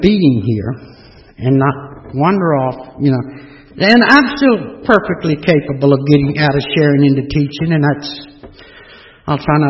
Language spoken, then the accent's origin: English; Atlanta, Georgia, United States; I was raised here in Atlanta. Went to Northside High School back when Northside High School was college prep